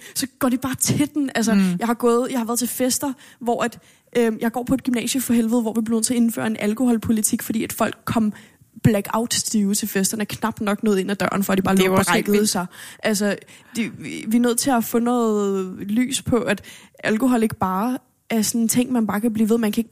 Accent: United States; Ja, jeg er født og opvokset i USA. I hvert fald noget af min barndom.

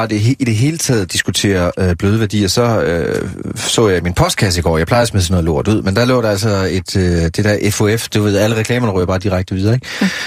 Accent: Jutland, Denmark; jeg er fra Jylland.

